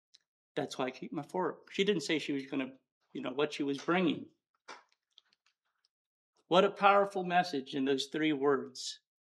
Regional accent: England, United Kingdom; I'm English, so I'll keep it in that language.

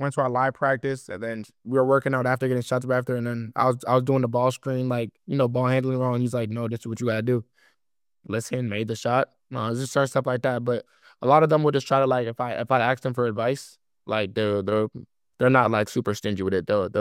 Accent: Boston, Massachusetts, United States; because I'm from the Boston area, so I see him a lot.

